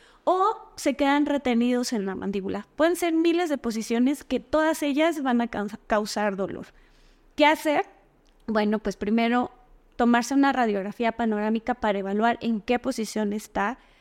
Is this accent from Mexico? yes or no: yes; Mexico; Yo sé que podemos aguantar, somos mexicanos y todo lo que tú quieras, ¿no?